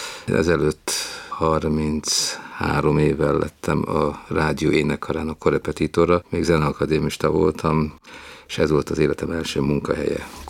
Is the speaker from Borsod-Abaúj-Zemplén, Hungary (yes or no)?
no; Budapest, Hungary; olyan dolgok, amiket ő is, én is átélhettem, ő Kolozsváron, én Budapesten.